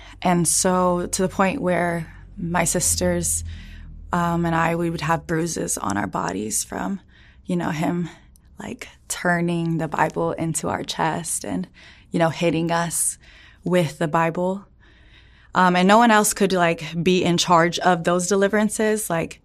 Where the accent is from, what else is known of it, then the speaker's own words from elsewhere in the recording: Dallas, Texas, United States; also born or lived in Arlington; From Dallas, technically Arlington, Texas, but grew up in Dallas.